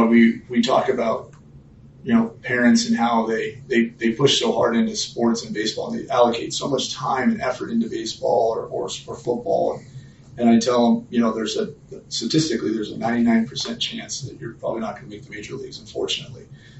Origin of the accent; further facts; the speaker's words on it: San Diego, California, United States; also born or lived in Arizona; I was born in the Valley. My dad lived here. My grandfather was a carpenter as well. They moved here from Nebraska following work.